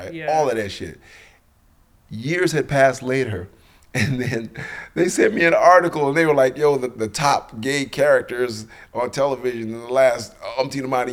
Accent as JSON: {"language": "English", "country": "Jamaica", "said": "You know, and then we're Jamaican."}